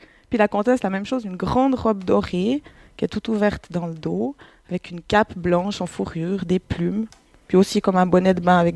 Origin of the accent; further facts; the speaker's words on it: Estavayer, Fribourg, Switzerland; born there; je suis née à Estavayer, comme la plupart d'entre vous.